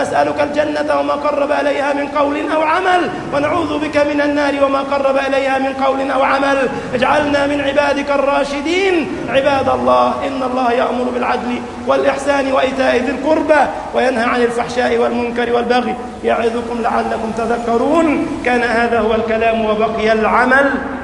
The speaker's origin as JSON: {"language": "Arabic", "country": "Egypt"}